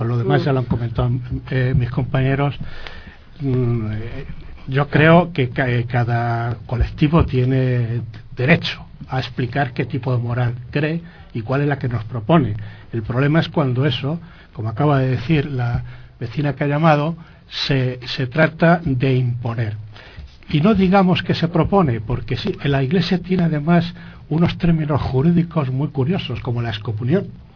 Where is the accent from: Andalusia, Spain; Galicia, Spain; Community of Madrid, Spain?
Community of Madrid, Spain; Madrid; un referente para los que somos madrileños importantísimo